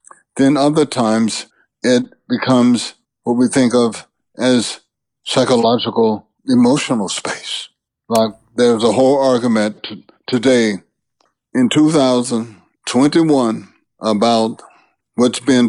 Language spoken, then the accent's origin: English; the South, United States; just growing up in the South especially, reading the Bible very with intent